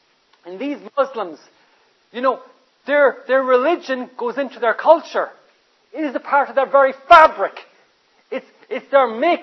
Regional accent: Ireland; when I was growing up in Ireland, I lived about a mile away from my school.

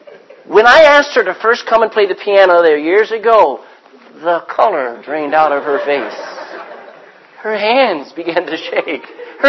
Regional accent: Texas, United States; I didn't even know where Ireland was. I grew up in Texas. Texans don't care about any place else but Texas.

